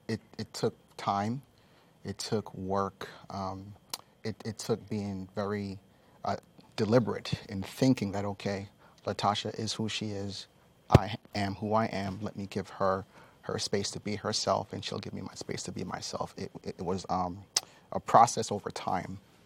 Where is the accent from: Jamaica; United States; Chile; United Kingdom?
Jamaica; I'm Jamaican, born in Jamaica.